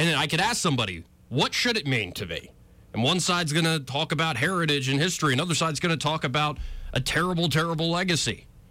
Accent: Alabama, United States; I'm like, "Yeah, I'm from Alabama."

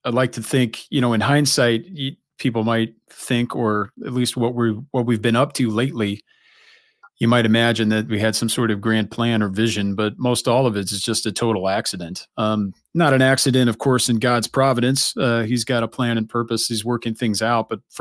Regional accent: Rockford, Illinois, United States; I grew up outside of Rockford, Illinois, which is north central, way far north, but more central Illinois, about an hour and a half away from here.

